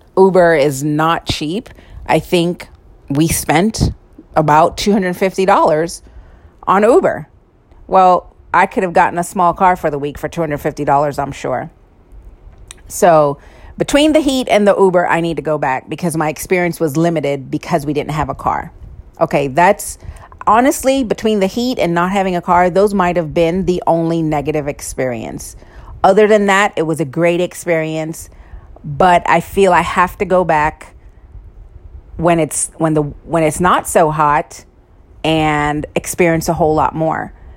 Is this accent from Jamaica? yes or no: yes; Jamaica; Hello, I'm Jamaican.